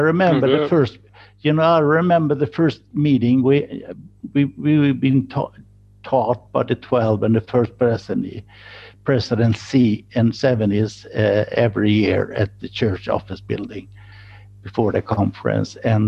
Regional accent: Gothenburg, Västra Götaland, Sweden; English is a second language; Yeah, I was born and raised in Gothenburg, Sweden. In Swedish, we would say Göteborg. And there I have three brothers and a very faithful father and mother.

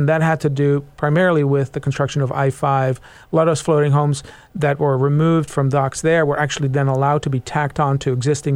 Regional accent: Netherlands; now in Seattle, United States; I was raised in the Netherlands, kind of a you know, seafaring nation. And when I moved here to Seattle

